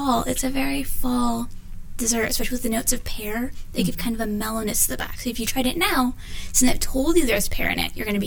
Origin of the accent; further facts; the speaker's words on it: Bellevue, Washington, United States; now in Seattle, United States; I am from Bellevue and then moved to Seattle a few years ago.